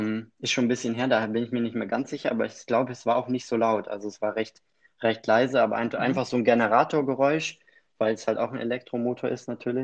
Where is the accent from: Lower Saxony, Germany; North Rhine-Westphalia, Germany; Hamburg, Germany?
Lower Saxony, Germany; Ich komme aus Niedersachsen